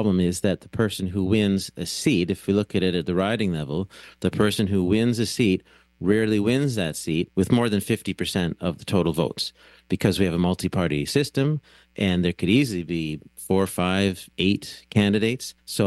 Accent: Ontario, Canada; also born or lived in Vancouver / Ottawa; I'm originally from Ontario. In 2009, I was living in Vancouver

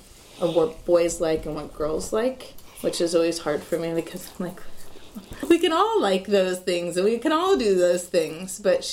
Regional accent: Berkeley, California, United States; I'm 40 years old. I grew up in Berkeley, and I've got a husband and two daughters.

